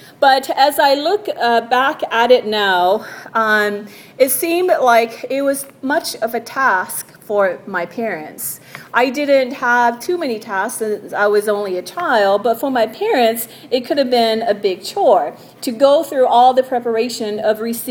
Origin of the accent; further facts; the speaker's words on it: Hawaii, United States; I remember growing up in Hawaii, we were often hosts to guests that came through.